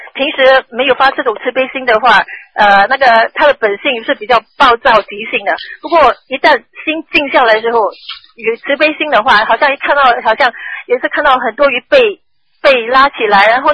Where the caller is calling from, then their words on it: Singapore; 我是从新加坡打来的。